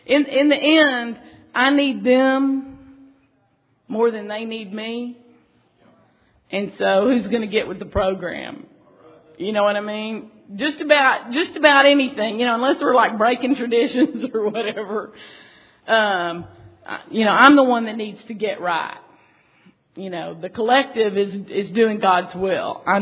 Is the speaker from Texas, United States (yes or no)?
yes; Texas, United States; I'm from Texas. At the time, we always had the iron cast skillet on the stove